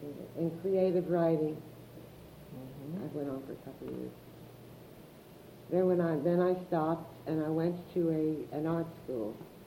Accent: Pittsburgh, Pennsylvania, United States; born there; My parents migrated from Russia in the latter part of the 19th century. I was born in Pittsburgh.

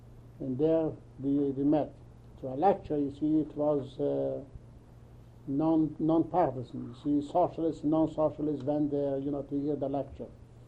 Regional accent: Ukraine; And I'm from Ukraine, Russia.

